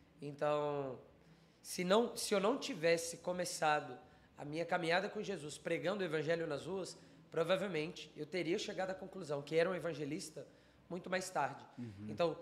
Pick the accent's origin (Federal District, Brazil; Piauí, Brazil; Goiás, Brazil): Federal District, Brazil; Brasília; eu tenho 24 anos, sou aqui de Brasília mesmo, brasiliense. Nasci no Lar Cristão, congreguei muito tempo na igreja Renascer em Cristo